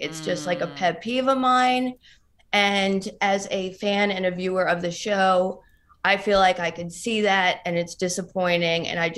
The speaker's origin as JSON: {"language": "English", "region": "New Jersey", "country": "United States", "said": "I'm from New Jersey. Everything bothers me."}